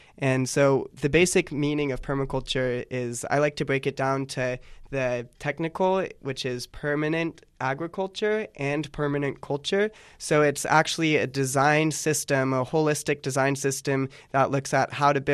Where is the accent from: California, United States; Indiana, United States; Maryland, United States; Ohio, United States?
California, United States; San Luis Obispo; I grew up in San Luis Obispo and then went to college at UC Santa Cruz.